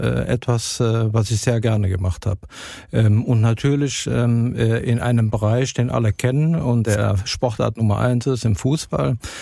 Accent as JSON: {"language": "German", "town": "Aachen", "region": "North Rhine-Westphalia", "country": "Germany", "lives_now": "Cologne, Germany", "said": "Ich selbst bin aus der Gegend von Aachen. Sehr stolzer Aachener, sozusagen. Öscher Jung, der auch in Klenk es noch kennt. Bin dann, wie wir Aachener alle immer sagen, bin dann aus Gründen der Entwicklungshilfe dann nach Köln gezogen."}